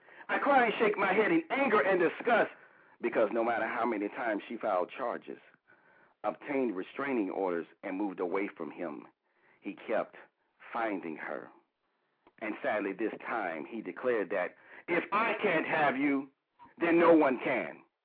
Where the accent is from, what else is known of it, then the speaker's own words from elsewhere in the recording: North Carolina, United States; I'm just outside the Charlotte, North Carolina area.